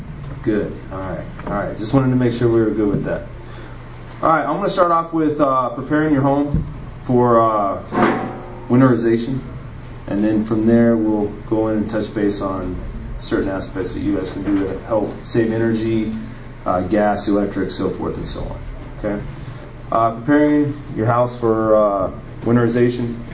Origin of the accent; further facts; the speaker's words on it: California, United States; moved away as an adult; now in Raleigh, United States; I'm from California, so this is all pretty new to me. I've only been out here for about 4 years.